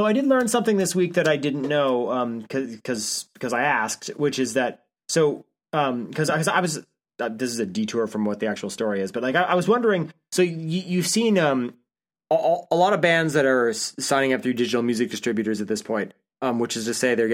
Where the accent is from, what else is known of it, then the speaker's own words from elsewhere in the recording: Niagara Falls, Ontario, Canada; from my hometown in Niagara Falls playing